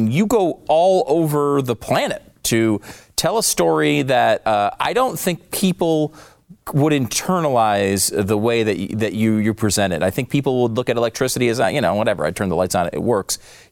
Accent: United States; I think as an American, I think of, OK, we have electricity.

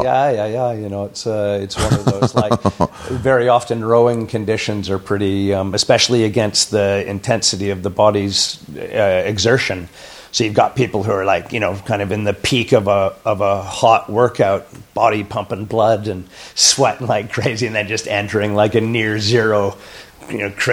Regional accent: Alberta, Canada; what minus 40 is like, growing up in Alberta

